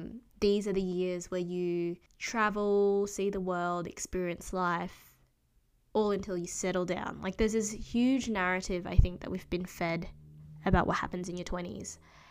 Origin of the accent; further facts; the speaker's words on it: United Kingdom; accent: British; one of my best and worst personality traits is my British accent.